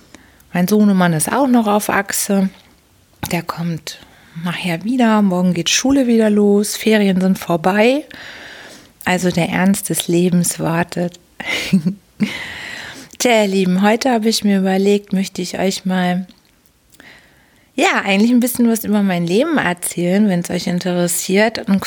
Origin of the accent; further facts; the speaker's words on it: Hamburg, Germany; Und wir Hamburger mögen das aber auch, wobei Sommer und Sonne natürlich schöner ist, aber so als echtes Hamburger Dern kann einen das nicht schocken.